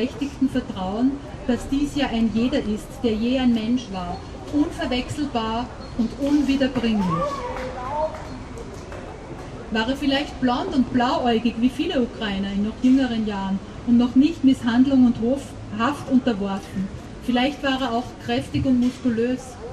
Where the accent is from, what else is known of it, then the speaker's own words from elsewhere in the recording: Salzburg, Austria; der zweite meine Heimatstadt Salzburg